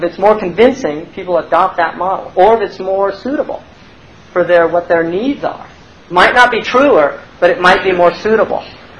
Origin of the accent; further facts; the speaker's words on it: California, United States; We're from California, so we say water.